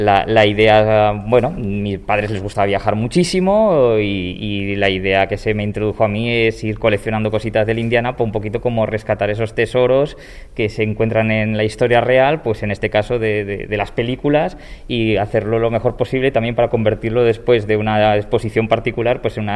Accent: Barcelona, Catalonia, Spain; pues somos de Barcelona, hemos venido hasta aquí

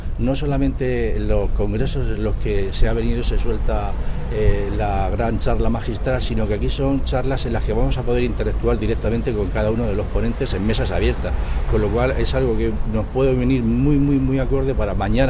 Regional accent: Cartagena, Region of Murcia, Spain; presidente y vicepresidente somos de Cartagena

